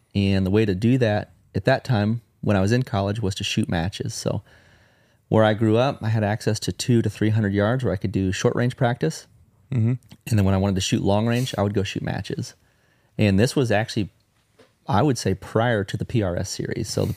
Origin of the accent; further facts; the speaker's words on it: Cumming, Georgia, United States; So I grew up in North Georgia, outside of Atlanta, a town called Cumming. So it's about an hour north of Atlanta.